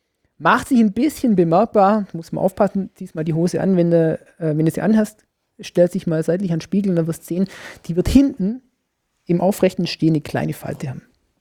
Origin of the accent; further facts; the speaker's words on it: Baden-Württemberg, Germany; als Schwabe bist halt, sagst halt, nicht geschumpfen ist halb gelobt